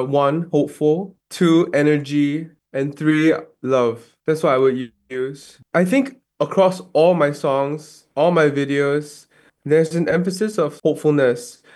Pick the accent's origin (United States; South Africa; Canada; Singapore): Singapore; I'm from Singapore.